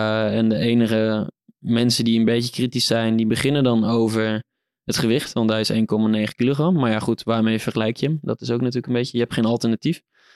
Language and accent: Dutch; Netherlands; Nou goed, ik sla hem even plat als Hollander hier.